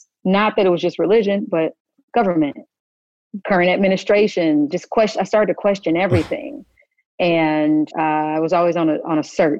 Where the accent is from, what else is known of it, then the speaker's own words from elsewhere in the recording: Kansas, United States; He knew my world growing up in Kansas. Everyone always tried to push me to like The Wiz, and they're like, oh, you're from Kansas and you're Black.